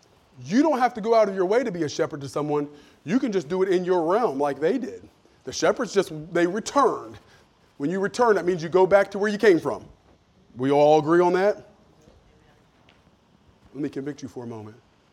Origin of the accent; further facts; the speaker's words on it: Wilmington, Ohio, United States; I was born in Clint Memorial Hospital in Wilmington, Ohio. I went to Roy E. Holmes Elementary School in Wilmington, Ohio. I went to Wilmington Middle School, Wilmington High School. I went to Wilmington College.